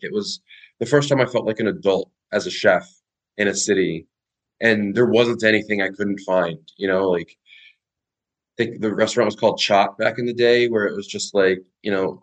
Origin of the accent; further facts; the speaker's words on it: Trinidad & Tobago; I was already like a product of being Trinidadian, so always having Trinidadian food, being in different countries, so eating that food.